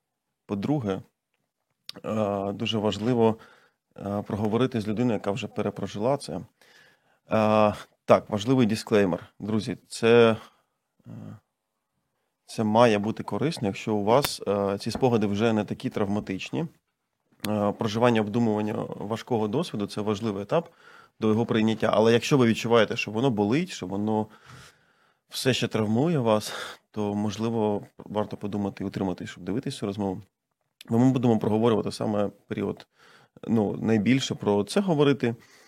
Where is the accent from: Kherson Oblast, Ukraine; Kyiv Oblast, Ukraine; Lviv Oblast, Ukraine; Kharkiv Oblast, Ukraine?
Kherson Oblast, Ukraine; Kherson; я психолог-аспірант Інституту психології, я сам з Херсона